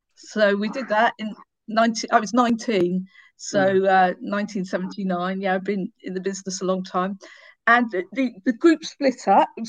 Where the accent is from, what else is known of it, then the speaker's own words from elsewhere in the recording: Cardiff, Wales, United Kingdom; I'm from Cardiff originally.